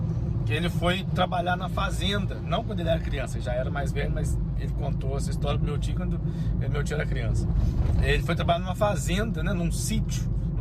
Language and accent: Portuguese; Minas Gerais, Brazil; now in Portugal; Que eu fui pra Minas Gerais, minha terra, e lá o nosso comboio aí de Portugal é carinhosamente chamado de trem.